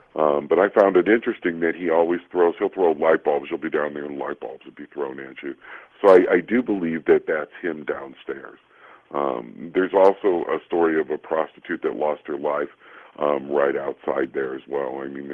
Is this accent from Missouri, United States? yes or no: yes; Washington, Missouri, United States; And since I grew up partially in Washington, Missouri, that's how it happened.